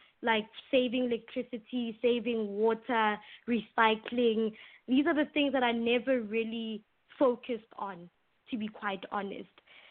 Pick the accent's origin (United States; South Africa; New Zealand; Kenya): South Africa; Witbank, Mpumalanga; I'm in Witbank most of the time, which is my hometown.